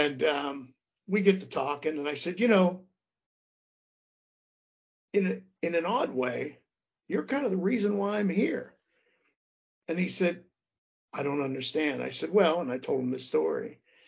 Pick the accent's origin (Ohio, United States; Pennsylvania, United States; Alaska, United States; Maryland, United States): Pennsylvania, United States; McKeesport; I grew up in Pittsburgh, and actually right outside of Pittsburgh in a small town called McKeesport, named McKeesport. And it's a mill town where the mills are gone.